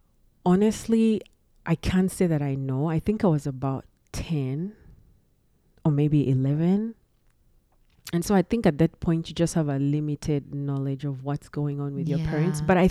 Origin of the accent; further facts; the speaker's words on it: Uganda; I was raised in Uganda, but I'm just going to expand a little.